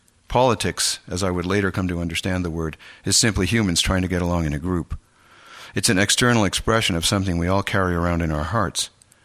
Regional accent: Canada; Growing up in Canada, in that era especially

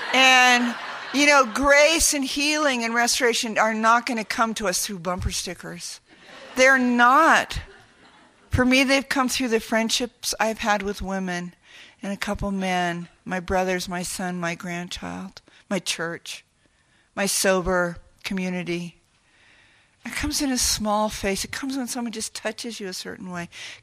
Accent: San Francisco, California, United States; But I grew up on the Giants, and it was about just tears and pain and love.

